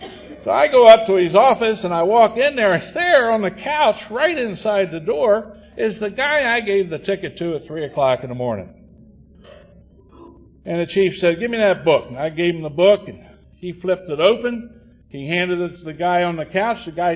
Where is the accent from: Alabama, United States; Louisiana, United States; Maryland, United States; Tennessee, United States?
Maryland, United States; Hagerstown; I was born and raised in Hagerstown. My wife and I moved back to Hagerstown.